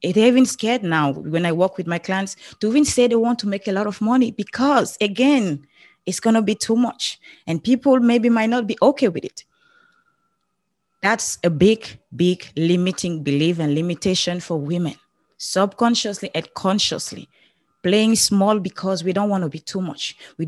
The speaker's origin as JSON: {"language": "English", "country": "Cameroon", "tie": "born or raised there", "said": "I grew up in Africa. That's why you have this beautiful accent from. I'm from Cameroon."}